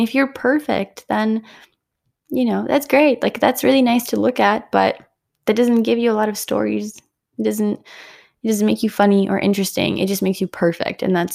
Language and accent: English; Ukraine; English is a second language; And my lisp was because I grew up in Ukraine and I had to learn English at the age of 10.